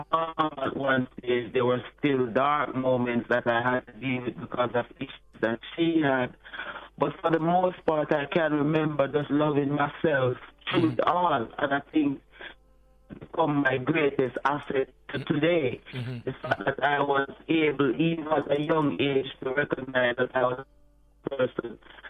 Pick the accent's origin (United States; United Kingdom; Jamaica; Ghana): Jamaica; Montego Bay, Saint James; born or raised there; also born or lived in Spanish Town / St. Mary